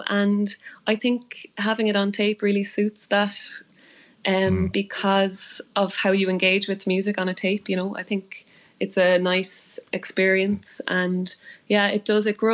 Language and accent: English; Cork, Munster, Ireland; moved away as an adult; now in Dublin, Ireland; I'm from Cork originally, and I moved to Dublin just after my leaving cert to study music and theatre, yeah.